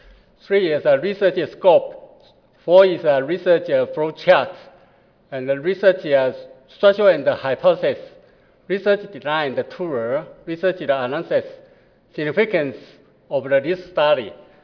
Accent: Taiwan; English is a second language; I come from Taiwan. So you know, my English is not so good.

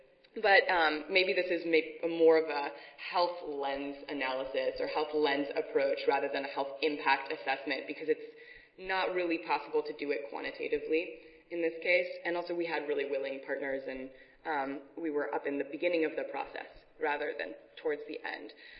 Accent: California, United States; It's cold there. I'm from California.

